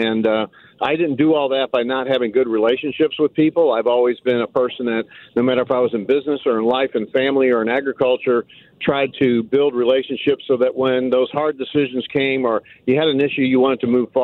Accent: St. Louis, Missouri, United States; I'm from North St. Louis City in the Walnut Park and Baden area. I was raised by a single mother.

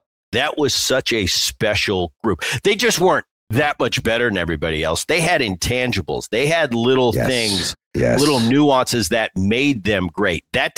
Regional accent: Philadelphia, Pennsylvania, United States; You know, I grew up in Philly. I watched my dad.

